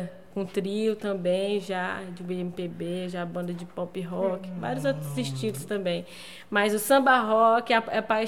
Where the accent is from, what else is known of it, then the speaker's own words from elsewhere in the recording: Teresina, Piauí, Brazil; also born or lived in Parnaíba; Eu sou teresinense, mas morei muito tempo em Parnaíba.